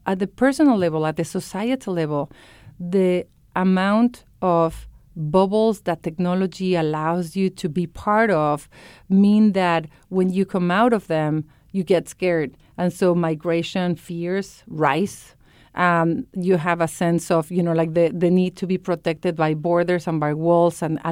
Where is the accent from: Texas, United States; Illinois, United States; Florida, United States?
Florida, United States; Miami; As a fact, I'm Cuban from Miami, which is different than Cuban from Chicago and so on.